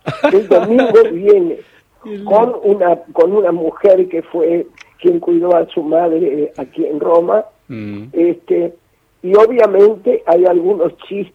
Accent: Versalles, Buenos Aires, Argentina; yo nací y me crié en Versalles

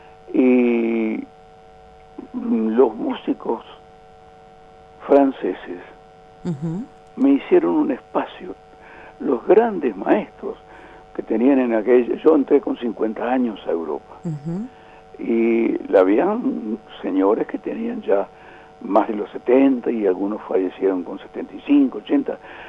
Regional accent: Buenos Aires, Argentina; born there; yo soy nacido físicamente en Buenos Aires

